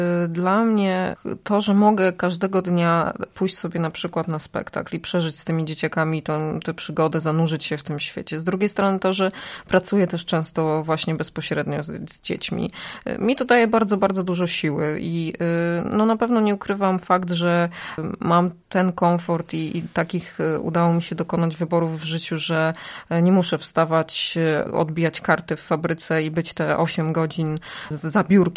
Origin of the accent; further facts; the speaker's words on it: Bydgoszcz, Kuyavian-Pomeranian Voivodeship, Poland; now in Opole, Poland; My obydwoje pochodzimy z dalekich stron. Ja jestem z Bydgoszczy, mój mąż jest z Wałcza